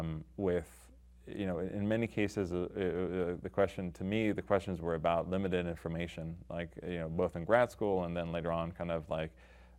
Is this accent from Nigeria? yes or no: no; Israel; You know, probably growing up in Israel had to do something with it.